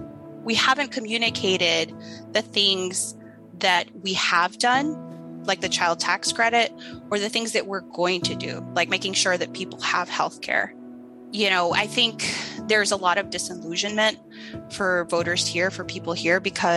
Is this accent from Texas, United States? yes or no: yes; Brownsville, Texas, United States; I am a self-identified fronterista. So I'm from Brownsville, Texas, grew up in the Rio Grande Valley.